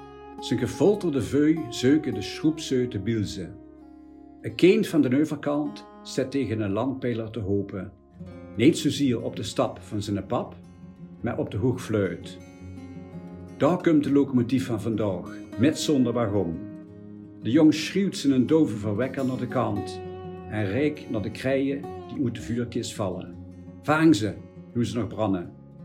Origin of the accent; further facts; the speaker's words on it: Maastricht, Limburg, Netherlands; Ik ben geboren op de Luikerweg in Maastricht. Maar opgegroeid in Limmel, in een wijk in Noord-Maastricht. Vervolgens in Nijmegen en Amsterdam sociologie gestudeerd. En daarna het grootste deel van mijn leven aan de universiteit hier in Maastricht gewerkt.